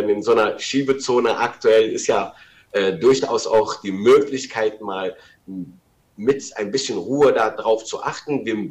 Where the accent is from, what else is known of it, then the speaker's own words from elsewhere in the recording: Rhineland, Germany; für mich als Rheinländer